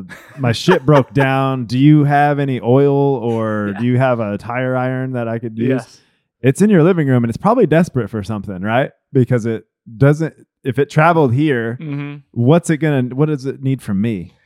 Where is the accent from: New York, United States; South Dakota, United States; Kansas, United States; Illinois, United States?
Kansas, United States; And I'm from Kansas, so it's okay to not like fish.